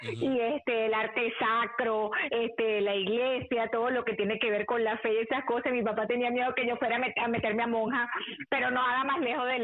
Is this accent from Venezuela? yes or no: yes; Venezuela; El mayor sí nació en La Habana, pero mi hermano segundo y yo nacimos allí en Venezuela.